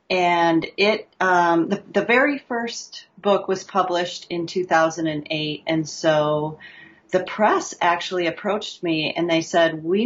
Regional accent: Michigan, United States; also born or lived in Detroit, United States; I grew up in Michigan. I was born in Detroit, grew up in some of the southern Michigan suburbs.

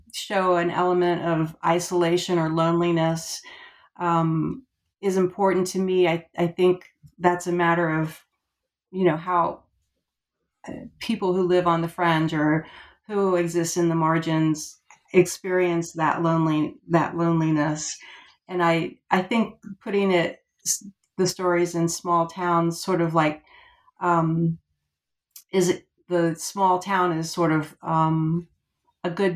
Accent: Florida, United States; also born or lived in Georgia, United States; I've lived about half of my life now in Georgia and half in Florida. And I grew up in Florida.

